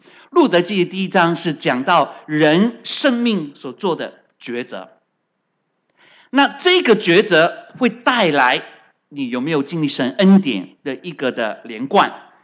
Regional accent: China; 你只要撑过去，守得云开就见月明，我们中国人都这样提醒啊。

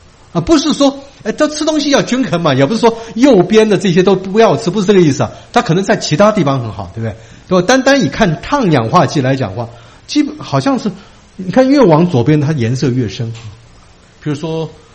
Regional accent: China; 说我们中国人西红柿炒蛋就是很好来吸收番茄里面的胡萝卜素的这种做的方法。

